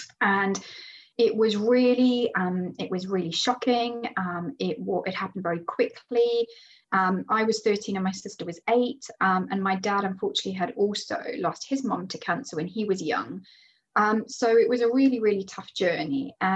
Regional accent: Zimbabwe; So I am from Zimbabwe, and that's where I was born. So for those of you that don't know, it's in Africa, and it's not South Africa. Lots of people get it confused, and I'm Greek. And we grew up there

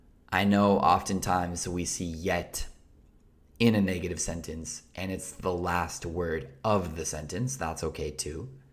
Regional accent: Colorado, United States; I'm from Colorado, so I don't really mind colder places.

